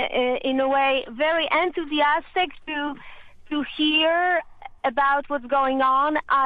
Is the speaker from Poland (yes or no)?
yes; Poland; English is a second language; also born or lived in Germany; now in United States; I come from Poland, and I used to live in Germany, in Europe, and I love America.